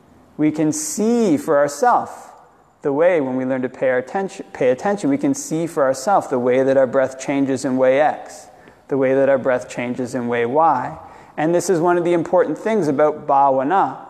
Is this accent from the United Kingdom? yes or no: no; Canada; I'm a Canadian.